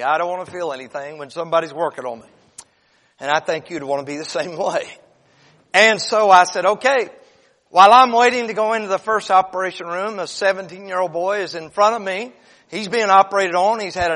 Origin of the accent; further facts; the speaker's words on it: North Carolina, United States; moved away as an adult; also born or lived in Washington; I'm from North Carolina. My wife and I, we were married a few years. And then the Lord called us to go to Washington State, Seattle, from Seattle, 26 miles north.